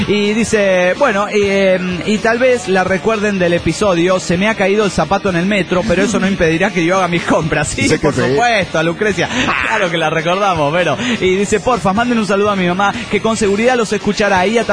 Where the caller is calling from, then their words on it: Guadalajara, Jalisco, Mexico; de Guadalajara, Jalisco, México.